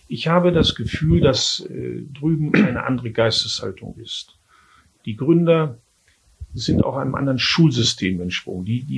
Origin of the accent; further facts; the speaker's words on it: Germany; aber ich bin Deutscher, ich bleibe auch in Deutschland.